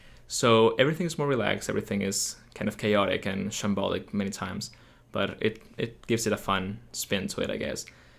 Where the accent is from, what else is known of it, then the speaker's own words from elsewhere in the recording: Madrid, Community of Madrid, Spain; So, I grew up in Madrid, in Spain. It's a very hard place to describe in many ways.